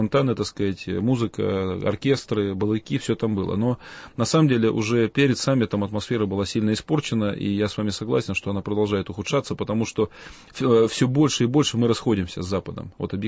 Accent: Altai Krai, Russia; я сам с Алтая могу сказать, что мы просто жизненно нуждаемся в прекрасных отношениях с Китаем.

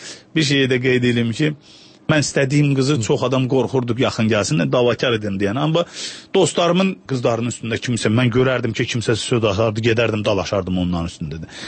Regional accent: Ganja, Azerbaijan; Sözsüz, mən fəxr eləyirəm birincisi Azərbaycanlıyam, ikincisi də fəxr eləyirəm ki, mən Gəncəliyəm. Çünki Gəncə Azərbaycanın ikinci böyük şəhəridir

